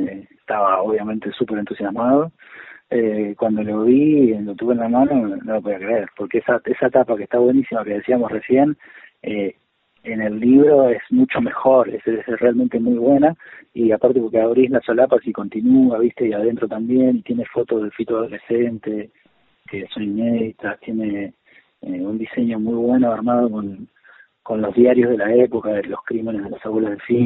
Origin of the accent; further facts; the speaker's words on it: Concordia, Entre Ríos, Argentina; moved away as an adult; also born or lived in Salta; now in Buenos Aires, Argentina; yo soy de Concordia, Entre Ríos, y me fui a Salta a los 20. Así que hasta los 20 estuve allá en Entre Ríos y viví, me formé como periodista en Salta. Trabajé todos mis primeros años hasta que me vine a Buenos Aires en 2017.